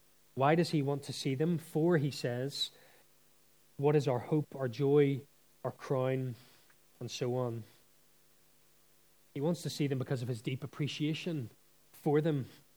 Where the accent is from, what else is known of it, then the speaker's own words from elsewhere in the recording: United Kingdom; Is he, you know, maybe as British people, we think, oh, it's a bit strong, really, to be speaking like that.